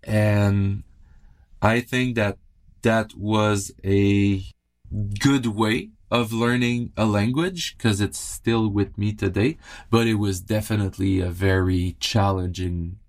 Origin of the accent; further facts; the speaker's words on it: Gatineau, Quebec, Canada; I grew up in Gatineau, Ottawa.